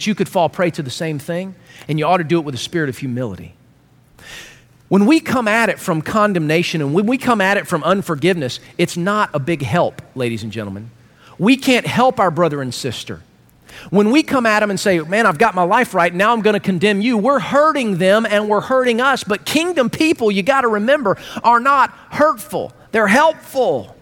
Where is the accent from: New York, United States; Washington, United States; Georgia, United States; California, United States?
Georgia, United States; But you know, I'm from Georgia, not Babylon.